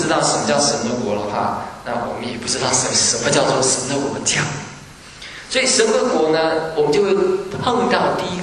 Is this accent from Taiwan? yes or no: yes; Taiwan; now in United States; 我们从台湾长大的，我们是外省人，第二代，我爸爸是从大陆来的。